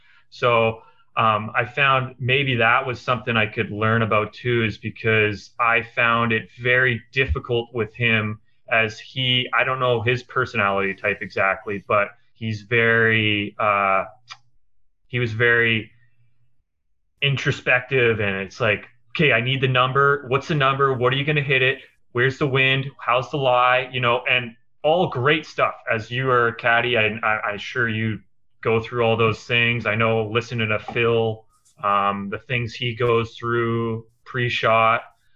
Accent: Kelowna, British Columbia, Canada; what was my hometown in Kelowna

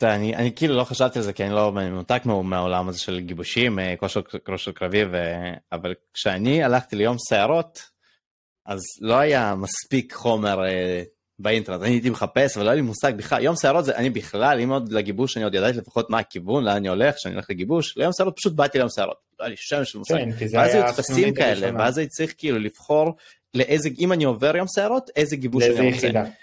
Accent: Ashdod, Southern District, Israel; לא חבר'ה, אני ילד רוסי מאשדוד

